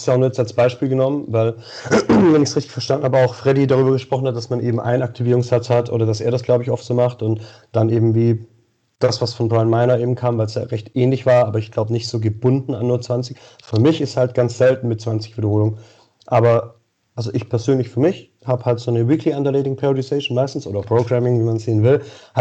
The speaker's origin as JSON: {"language": "German", "town": "Xanten", "region": "North Rhine-Westphalia", "country": "Germany", "said": "Xanten, Nordrhein-Westfalen, Niederrhein."}